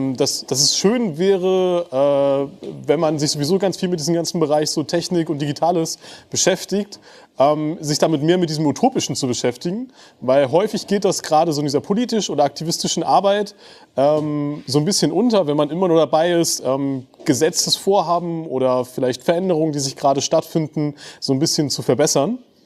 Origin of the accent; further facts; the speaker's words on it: Flensburg, Schleswig-Holstein, Germany; Ich komme aus Flensburg